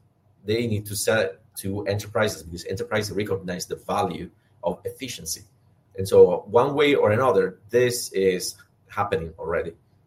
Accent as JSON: {"language": "English", "country": "Italy", "said": "You know, we're Italians. I'm Italian. I was born in Italy."}